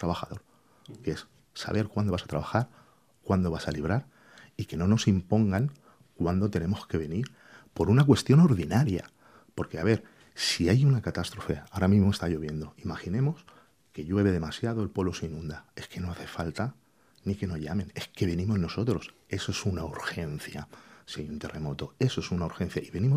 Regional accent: Elche, Valencian Community, Spain; soy de Elche y un compañero será de Alicante.

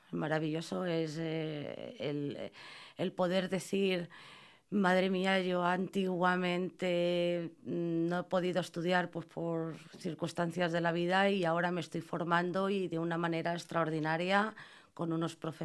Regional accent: Madrid, Community of Madrid, Spain; yo sobre todo que no soy de aquí, soy madrileña, llevo poco tiempo viviendo aquí.

